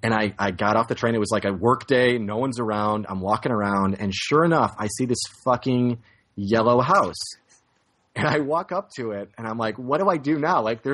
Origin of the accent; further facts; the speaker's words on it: Chicago, Illinois, United States; I'm from Chicago.